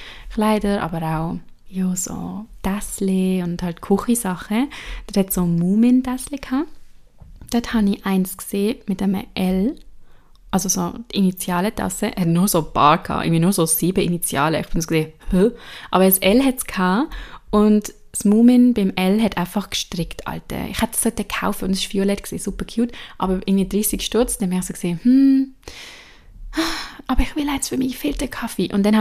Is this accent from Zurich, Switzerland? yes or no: yes; Zurich, Switzerland; Bei uns in Zürich